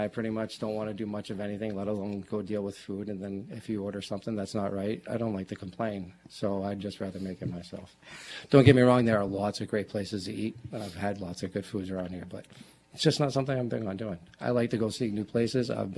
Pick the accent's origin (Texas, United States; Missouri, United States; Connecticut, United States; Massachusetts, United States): Connecticut, United States; Bristol; moved away as an adult; Basically in Bristol, Connecticut, and then I moved up here through the year after I was 20